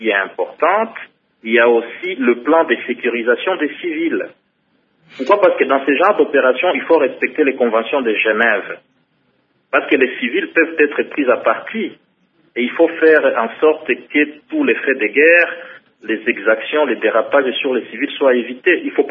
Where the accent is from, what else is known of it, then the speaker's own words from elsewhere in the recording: DR Congo; avant tout en tant que Congolais